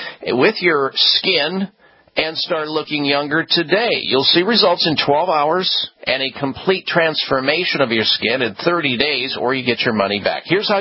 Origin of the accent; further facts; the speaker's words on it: Iowa, United States; moved away as an adult; Growing up in the Midwest, folks, you have beef about three times a day. And I did for like 21 years until I left the state of Iowa and moved away.